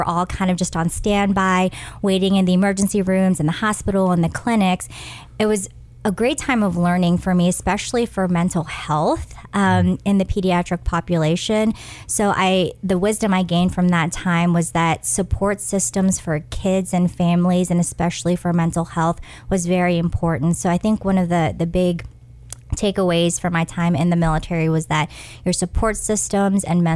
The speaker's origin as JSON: {"language": "English", "town": "Cookeville", "region": "Tennessee", "country": "United States", "tie": "born or raised there", "also_born_or_lived": "Philippines", "said": "So I am a homegrown Tennessean. I was born in the Philippines, but I've been in the South essentially since I was 6 years old. I grew up in Cookeville, Tennessee, went to Tennessee Tech where I got my biochemistry degree."}